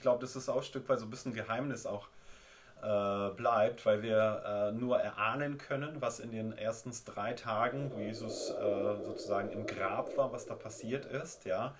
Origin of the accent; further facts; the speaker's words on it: Poland; born there; Also ich bin ja in Polen geboren.